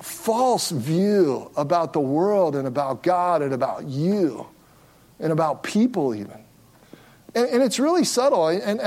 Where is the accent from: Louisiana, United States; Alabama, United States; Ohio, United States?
Ohio, United States; And we had these, you know, we had basements in the Midwest where I grew up in Ohio.